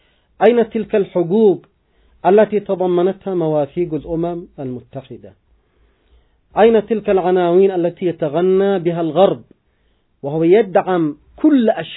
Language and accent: Arabic; Yemen; ما حصل عندنا في اليمن ويحصل بشكل مستمر: عدوان شامل وحرب على مدى 8 سنوات، ونحن الآن في العام 9